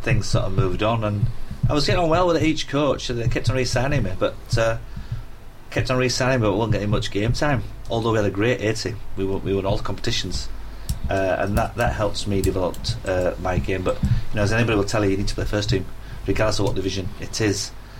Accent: Leeds, Yorkshire and the Humber, United Kingdom; And obviously signing for Leeds, my hometown, putting on the blue and amber jersey.

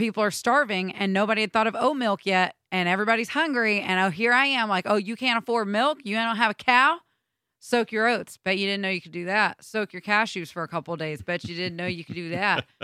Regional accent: United Kingdom; I'm British.

